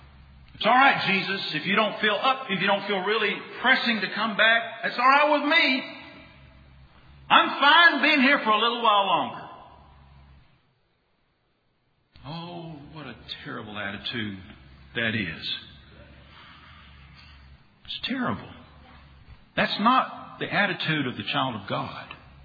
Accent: United States; And I'm an American. I'm thankful to live in America. Don't want to live anywhere else.

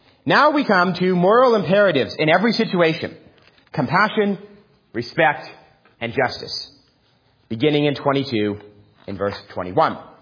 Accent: New York City, New York, United States; So I grew up in New York City.

